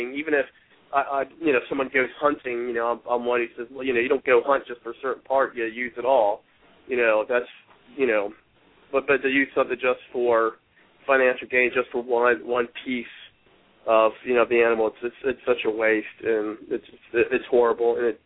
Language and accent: English; Ireland; I'm Celtic, I'm Irish, so that's why